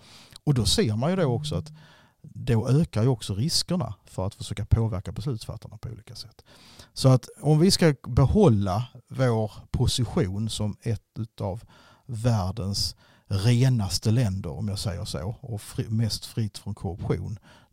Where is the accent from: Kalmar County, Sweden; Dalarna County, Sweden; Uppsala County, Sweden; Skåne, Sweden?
Skåne, Sweden; now in Stockholm, Sweden; Man hade helst varit på hemmaplan hemma i Skåne, men så är det ibland.